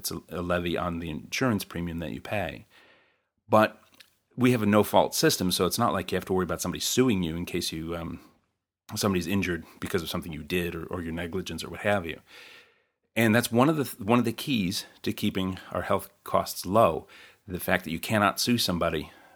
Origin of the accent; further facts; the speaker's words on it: United States; as an American, I feel very uncomfortable if I don't have health insurance.